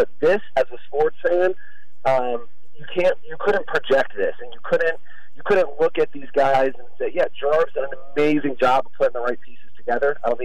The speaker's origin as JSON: {"language": "English", "town": "Orlando", "region": "Florida", "country": "United States", "lives_now": "Las Vegas, United States", "said": "I'm from Orlando, Florida. I've been living in Vegas for 2 years."}